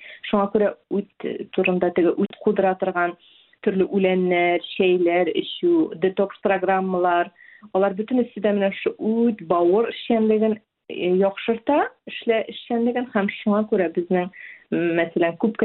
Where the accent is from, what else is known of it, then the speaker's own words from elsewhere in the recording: Kukmor, Tatarstan, Russia; безнең Кукмар аякларында бик нык шәл бәйләү бик популяр иде. Шәл бәйләүчеләр бик атаклы шәл бәйләүчеләр безнең яклардан чыккан.